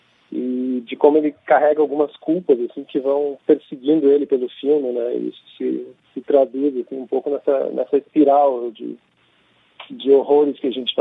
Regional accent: Porto Alegre, Rio Grande do Sul, Brazil; Isso, a gente é aqui de Porto Alegre, né?

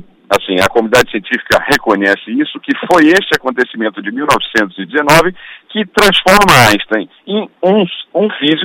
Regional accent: Belém, Pará, Brazil; Eu sou de Belém

